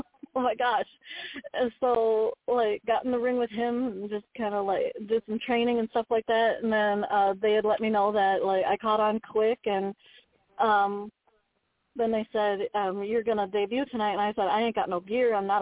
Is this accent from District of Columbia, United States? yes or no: no; St. Paul, Minnesota, United States; now in Tennessee, United States; I'm originally from St. Paul, Minnesota. But I live in Tennessee now.